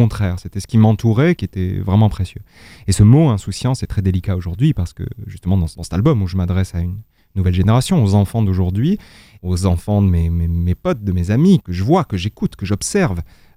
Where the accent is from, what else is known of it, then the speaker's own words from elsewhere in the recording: Alès, Occitanie, France; parce que je suis né à Alès, sur les terres Sévenoles.